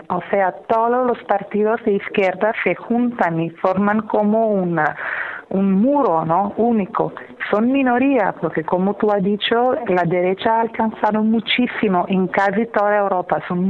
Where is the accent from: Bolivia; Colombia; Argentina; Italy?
Italy; Spanish is a second language; Primero tengo que precisar que yo soy italiana.